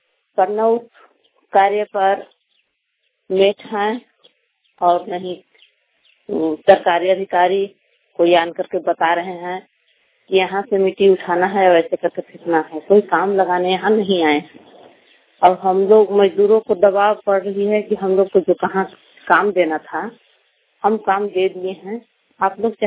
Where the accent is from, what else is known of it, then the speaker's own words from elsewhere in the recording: Jharkhand, India; ग्राम post panchayat हासनदार, थाना मेराल, जिला गढ़वा के रहने वाली हूँ।